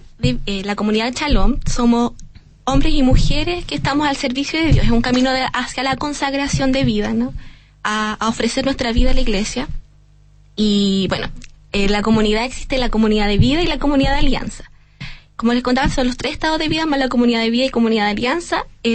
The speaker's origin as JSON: {"language": "Spanish", "town": "Concepción", "region": "Biobío", "country": "Chile", "said": "yo soy de Concepción. Y cuando yo me quise venir a estudiar acá a la Universidad de Chile"}